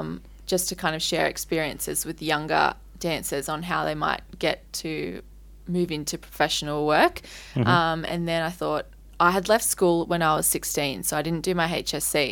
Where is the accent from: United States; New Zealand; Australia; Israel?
Australia; Newcastle, New South Wales; also born or lived in Sydney; So I am originally from Newcastle, but...